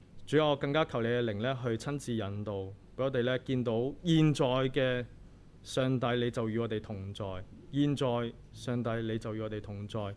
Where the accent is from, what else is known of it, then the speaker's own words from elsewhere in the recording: Hong Kong; 今天呢我們香港人當中都面對著很多的恐懼